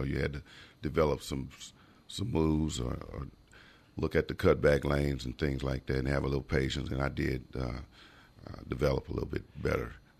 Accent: Galveston, Texas, United States; The Astros, I was brought up in Galveston, loved to watch the Astros.

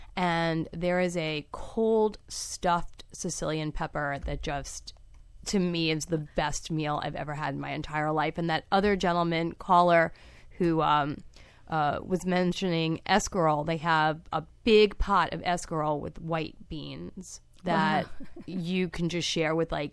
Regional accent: Brooklyn, New York, United States; now in Fort Lauderdale, United States; So I'm from Brooklyn, and when I feel homesick, I go there because it is so Bay Ridge Brooklyn, I can't even take it.

